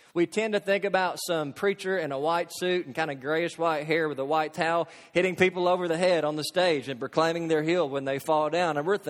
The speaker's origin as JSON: {"language": "English", "region": "Kentucky", "country": "United States", "tie": "born or raised there", "said": "All I know is the church I grew up back home in Katy's, Kentucky, they didn't talk like that."}